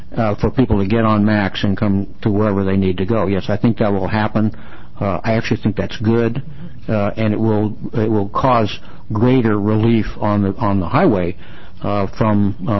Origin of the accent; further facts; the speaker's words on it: Oregon, United States; I get off the freeway so I can go through the neighborhood where I grew up on Sandy Boulevard.